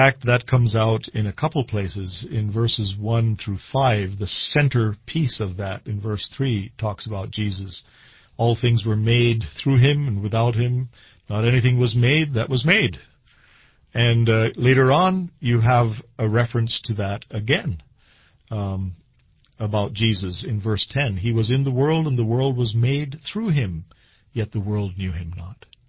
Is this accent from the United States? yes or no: no; India; as somebody who grew up in a foreign country, I was born and raised in India